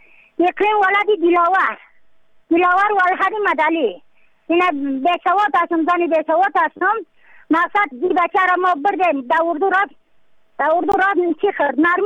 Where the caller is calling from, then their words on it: Yaftal-e Payin, Badakhshan, Afghanistan; از بدخشان هستم، مرکز بدخشان، ولسوالی یفتلی پایان، قیره وینگ